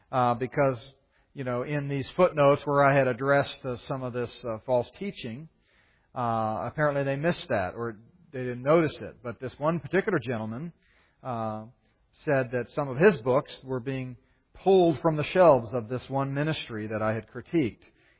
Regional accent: Texas, United States; I said, "Listen, I'm from Texas, you know.

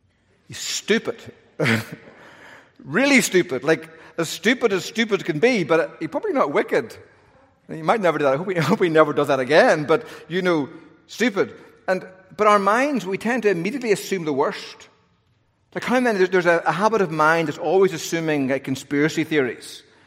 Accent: Ireland; now remember, I'm Irish. My culture holds grudges for 10,000 years.

